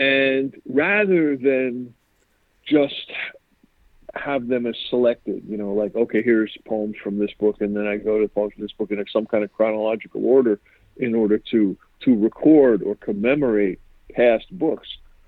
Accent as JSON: {"language": "English", "town": "Queens", "region": "New York", "country": "United States", "tie": "born or raised there", "said": "I grew up in Queens, New York, mm-hmm. and my parents were Irish, and so I grew up in this kind of talk about elsewhere."}